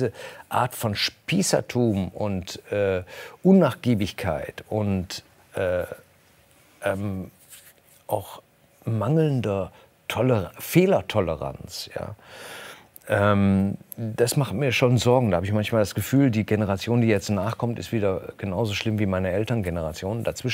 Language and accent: German; Rhineland, Germany; ich komme ja aus dem Rheinland